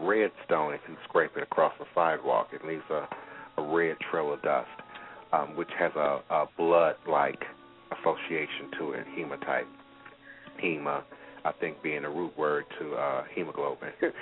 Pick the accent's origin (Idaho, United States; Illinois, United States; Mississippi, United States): Illinois, United States; Chicago; I'm from Chicago, too, in case you didn't realize that.